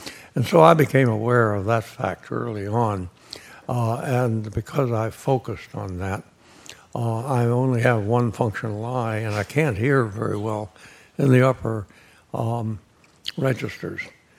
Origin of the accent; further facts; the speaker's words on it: Deep South, United States; I grew up in the Deep South, where I had access to a comfortable outdoor life almost every day